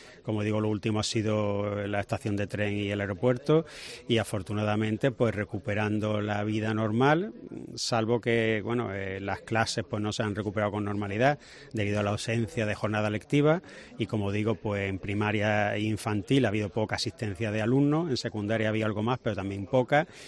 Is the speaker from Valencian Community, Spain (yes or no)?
no; Málaga, Andalusia, Spain; creo que tenemos que sentirnos orgullosos, ¿no?, como malagueño y malagueña